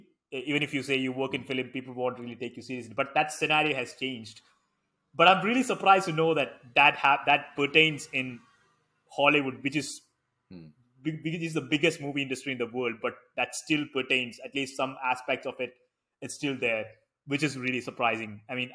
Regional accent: Kerala, India; first language Malayalam; English is a second language; So Malayalam is my native tongue.

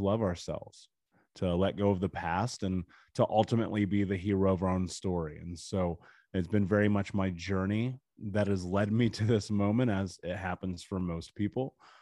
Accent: United States; You know, I grew up in America.

